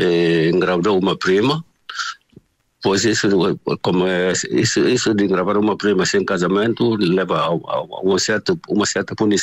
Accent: Guinea-Bissau; A uns quilómetros de Bissau. Né? Portanto, eu estava a frequentar a escola dos franciscanos na minha aldeia, quando um dia, à noite, eclodiu a luta à libertação nacional.

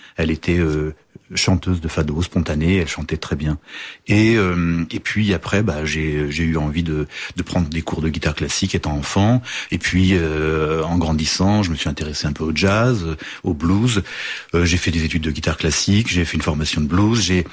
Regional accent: Norte, Portugal; Moi, j'ai vraiment une culture populaire portugaise à la base. Je viens effectivement d'à côté de Miranda do Douro.

